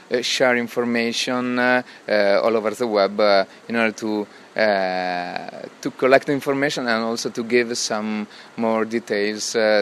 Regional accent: Emilia-Romagna, Italy; English is a second language; I'm from Italy, as you can hear from my pronunciation. I live 60 kilometers from the Adriatic Sea, and it's Emilia-Romagna region.

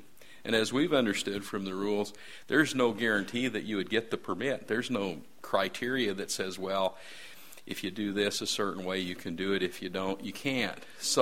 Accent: Nebraska, United States; since I'm from Nebraska, is just a couple comments on the Keystone XL pipeline.

